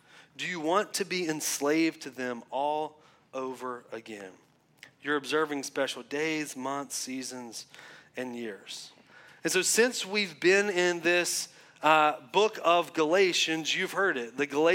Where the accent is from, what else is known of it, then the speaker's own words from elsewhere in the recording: the South, United States; accent: southern; I know my southern accent, I know it just sounded like I said feel